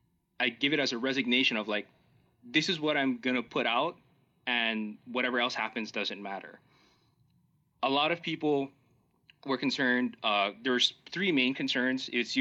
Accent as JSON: {"language": "English", "region": "Hawaii", "country": "United States", "tie": "born or raised there", "said": "When I was growing up in Hawaii, my father got me interested in playing basketball because he would actually play with his coworkers after work."}